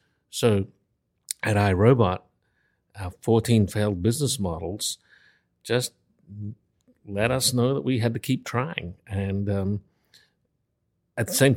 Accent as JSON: {"language": "English", "country": "Australia", "tie": "born or raised there", "moved": "as an adult", "lives_now": "United States", "said": "Well, I grew up in Australia in a very moderate household."}